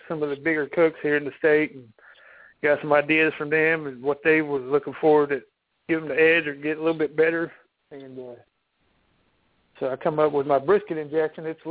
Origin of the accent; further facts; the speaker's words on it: Texas, United States; I've always done well with it when I cook here in Texas. And I don't know, I'm from Texas, and everybody cracks up because I just do so good.